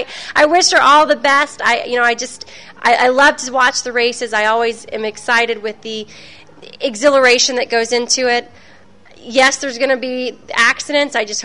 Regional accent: the South, United States; Born and raised in the South, you grow up with Dale Earnhardt, Richard Petty, the legends, and loved it.

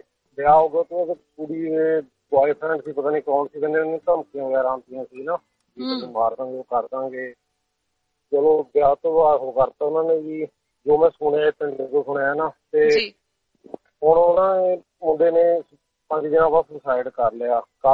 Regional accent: Bherwal, Punjab, India; ਸਾਡਾ ਰਾਜਪੁਰੇ ਦੇ ਕੋਲ ਪਿੰਡ ਆ ਜੀ ਭੇੜਵਾਲ ਨਾ

